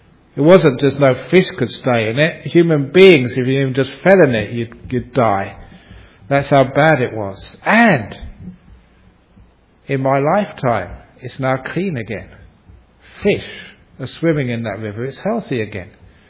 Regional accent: London, United Kingdom; I was born in London, brought up there. In fact, I always say that I was a boy from the bush. Shepherd's Bush. Where I grew up.

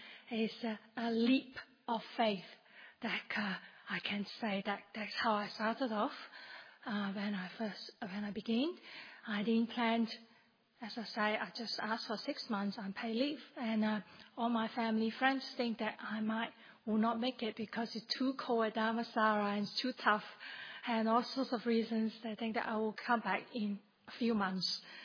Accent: Perth, Western Australia, Australia; I'm from Perth as well, and work in Perth, study in Perth.

